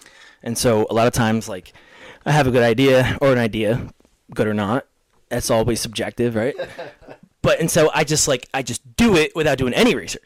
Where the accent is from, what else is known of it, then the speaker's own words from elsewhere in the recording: Levittown, Pennsylvania, United States; also born or lived in Philadelphia; I'm from the trailer parks. Like, I was born in Philadelphia, grew up in Levittown area.